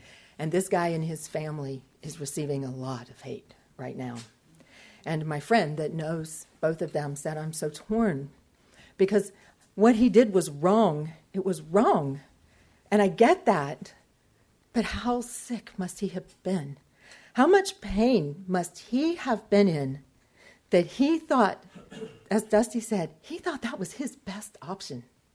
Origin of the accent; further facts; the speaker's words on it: the South, United States; I'm from the South. You know, we're an eye for an eye type of group there, you know?